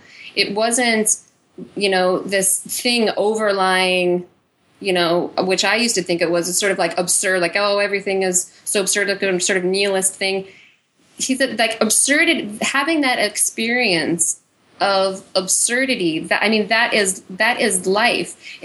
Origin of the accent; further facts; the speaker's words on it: Las Vegas, Nevada, United States; I was born and raised in Las Vegas, which is not exactly, for me, it was not a good place for, you know, I guess a thinking person.